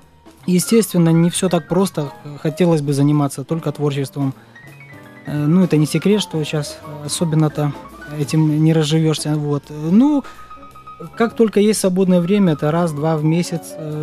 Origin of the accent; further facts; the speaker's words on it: Minsk, Belarus; Я из Минска, да.